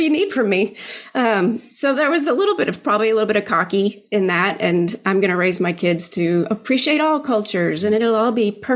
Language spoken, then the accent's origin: English; Philippines; I grew up in the Philippines, my parents were missionaries there. So I have very kind of a different worldview than just kind of living in Texas my whole life.